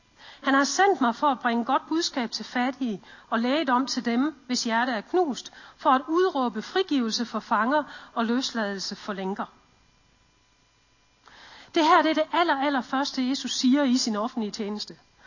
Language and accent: Danish; Central Denmark Region, Denmark; accent: West Jutlandic; now in Middelfart, Denmark; har vi boet i Middelfart på Fyn, og oprindeligt kommer vi egentlig fra Vestjylland. Så hvis der kommer sådan lidt vestjysk, så er det altså derfra.